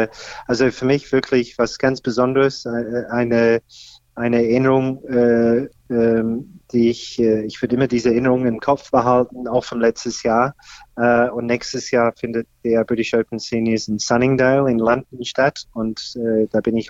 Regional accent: Australia; Australien, wo ich herkomme, hat ihn auch sehr interessiert.

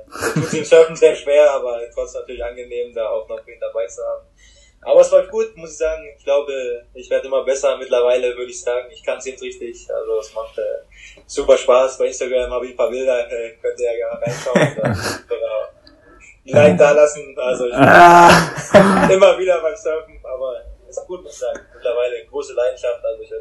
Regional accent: Hamburg, Germany; Für mich zählt es fast mit zu Hamburg hier als Hamburger. Ich gerade in Hamburg geboren.

